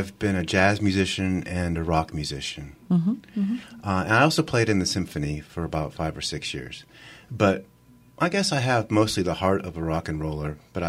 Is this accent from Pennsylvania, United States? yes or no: yes; Pennsylvania, United States; I'm from Pennsylvania.